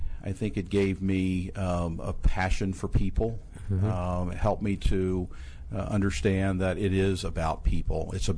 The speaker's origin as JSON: {"language": "English", "region": "Maryland", "country": "United States", "tie": "born or raised there", "said": "I'm from the Eastern Shore of Maryland, right outside of Ocean City, where I was born and raised."}